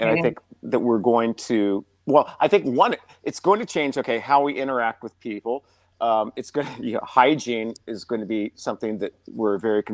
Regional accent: Champaign, Illinois, United States; Well, I do a weekly check-in with my hometown, Champaign, Illinois

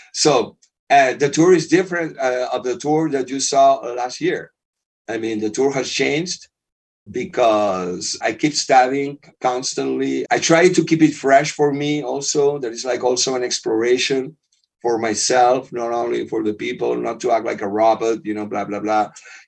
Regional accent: Barcelona, Catalonia, Spain; English is a second language; moved away as an adult; now in Madrid, Spain; Well, I think that I am from Barcelona. I've been living here 20 years.

